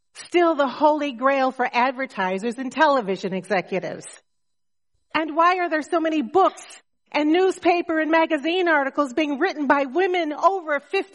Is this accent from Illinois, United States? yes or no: yes; Chicago, Illinois, United States; born there; I was born on May 7th, 1948 at Provident Hospital right here on the south side of Chicago.